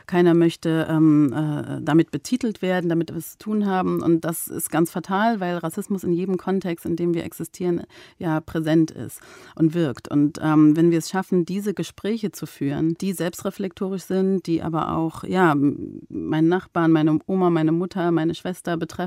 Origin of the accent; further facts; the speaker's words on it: Berlin, Germany; dass ich dann sage, ja, ich komme aus Berlin